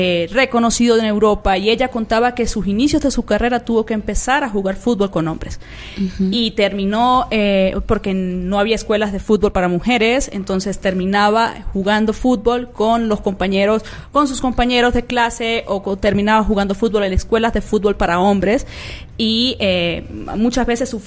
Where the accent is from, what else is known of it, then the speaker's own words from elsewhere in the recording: Venezuela; Yo soy venezolana, ya un poquito el acento podrán escucharlo, y yo crecí en una región donde que es muy futbolera